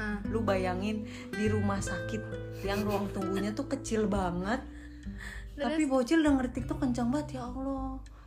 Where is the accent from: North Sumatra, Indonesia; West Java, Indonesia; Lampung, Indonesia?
West Java, Indonesia; Cirebon; Di Cirebon.